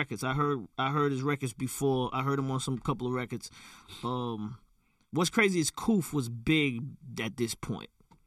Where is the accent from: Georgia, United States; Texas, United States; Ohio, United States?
Georgia, United States; Atlanta; My mindset was, I'm from Atlanta. I got a hit record, and I had it untraditionally of whatever I thought what Atlanta was.